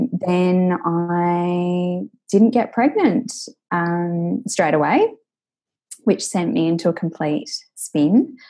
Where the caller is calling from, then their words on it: Adelaide, South Australia, Australia; So I am calling from Adelaide in South Australia.